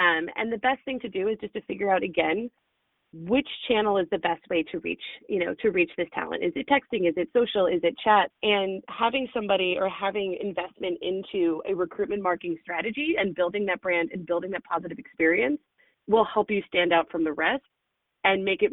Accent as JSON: {"language": "English", "region": "New Jersey", "country": "United States", "said": "Besides, I guess, the fact that I'm literally from the Jersey Shore, which people find highly entertaining, like from that town"}